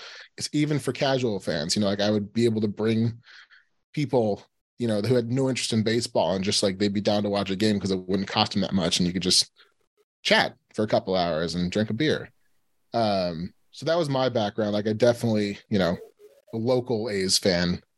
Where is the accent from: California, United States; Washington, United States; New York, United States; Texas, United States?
California, United States; I grew up in the East Bay.